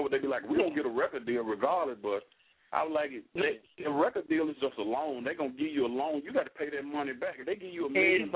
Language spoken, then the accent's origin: English; Memphis, Tennessee, United States; We from Memphis, so there's a lot of art